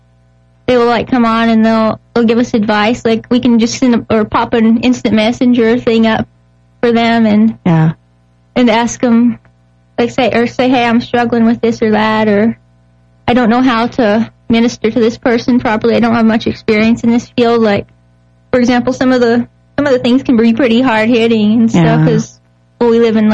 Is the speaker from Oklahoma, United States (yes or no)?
yes; Oklahoma, United States; moved away as an adult; now in Wisconsin, United States; Well, I grew up in Oklahoma, and when I met my husband online, I moved up here to be with him.